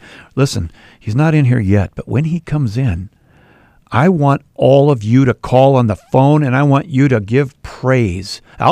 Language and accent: English; Bloomington, Minnesota, United States; I grew up by Jefferson High School in Bloomington. Hubert Olson, Junior High, Westwood Elementary, Southwood.